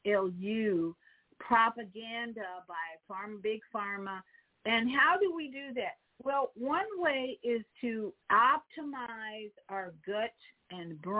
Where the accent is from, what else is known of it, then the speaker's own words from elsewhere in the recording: Chicago, Illinois, United States; now in Florida, United States; And I live in Florida, but I'm always rooting for the best for Chicago, my hometown.